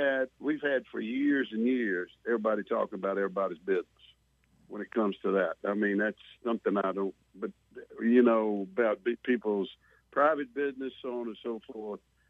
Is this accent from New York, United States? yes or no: no; Leesville, Louisiana, United States; I heard about my home place, my hometown of Leesville, and Vernon Parish getting hit so hard.